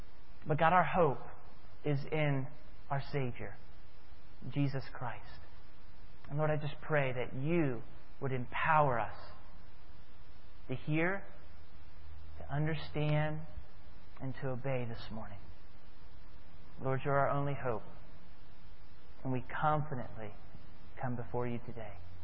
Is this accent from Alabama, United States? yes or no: no; Florida, United States; I'm from Florida, and people that are from Florida oftentimes like to swim.